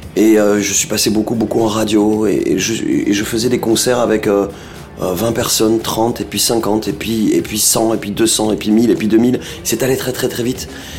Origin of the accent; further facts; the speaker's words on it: Perpignan, Occitanie, France; J'étais chez moi à Perpignan, donc dans le sud de la France.